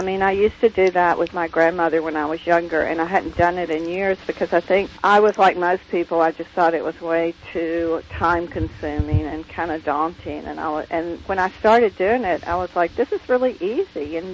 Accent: Jackson, Tennessee, United States; I mean, I grew up in Jackson, Tennessee, and there was a barbecue place, which is also in the book, called Bozo's.

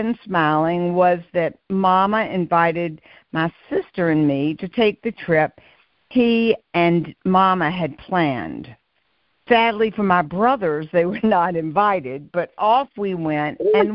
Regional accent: North Carolina, United States; I came from the South, Eastern North Carolina

